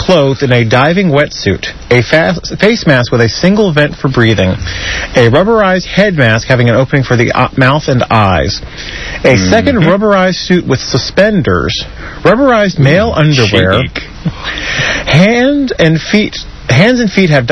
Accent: Alabama, United States; No. We'll see, I'm from Alabama, so, you know.

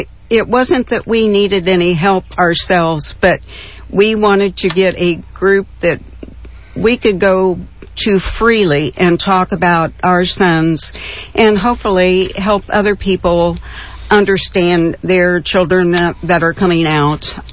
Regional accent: Indiana, United States; now in Houston, United States; We are from Indiana. We moved down here almost 6 years ago.

